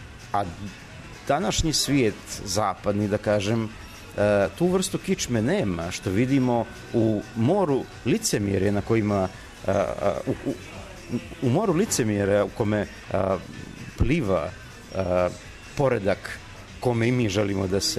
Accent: Bay of Kotor, Montenegro; Ja sam srpski pisac iz Boke Kotorske

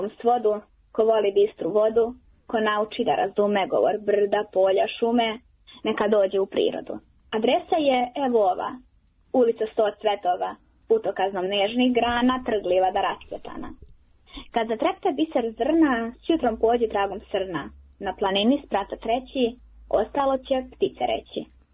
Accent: Zlatibor District, Serbia; Pa kod nas na Zlatiboru postoji preko 120 vrsta najraznovrsnijih trava i šuma.

